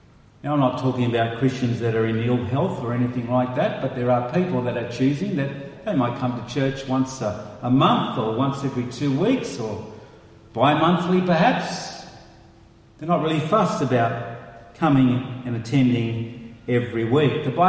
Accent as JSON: {"language": "English", "town": "Sydney", "region": "New South Wales", "country": "Australia", "tie": "born or raised there", "said": "When I was growing up in Sydney, the shops would shut their doors at what time?"}